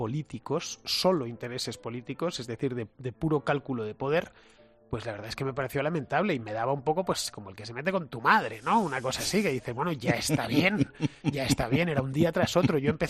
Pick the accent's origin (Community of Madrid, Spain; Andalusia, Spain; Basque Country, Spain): Community of Madrid, Spain; Madrid; soy muy madrileño